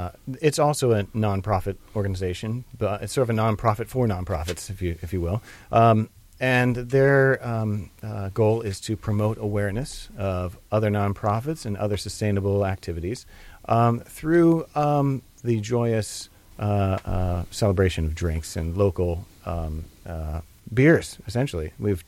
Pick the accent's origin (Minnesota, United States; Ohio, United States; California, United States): Ohio, United States; now in Maine, United States; Well, I'm from Ohio. That's where I grew up.